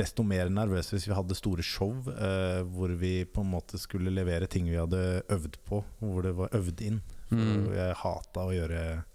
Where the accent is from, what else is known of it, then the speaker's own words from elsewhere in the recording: Oslo, Norway; fordi vi var fra Årvoll og rundt der, alle sammen.